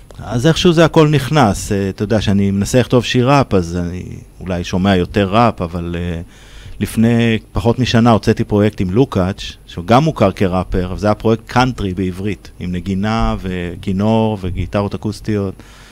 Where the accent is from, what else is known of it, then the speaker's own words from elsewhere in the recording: Ein HaHoresh, Central District, Israel; אני גדלתי בקיבוץ, קיבוץ עין החורש, לא מאוד רחוק מפה